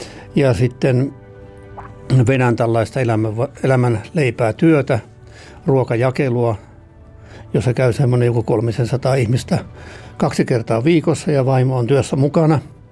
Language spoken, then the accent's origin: Finnish; Saarijärvi, Central Finland, Finland; born there; Minä synnyin Saarijärvellä. Ja perheä oli tosi suuri, mihinkä mä synnyin. Kaiken kaikkiaan 15 lasta